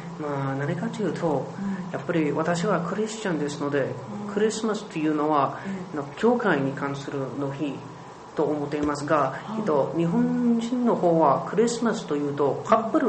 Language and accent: Japanese; Minnesota, United States; now in Japan; アメリカです。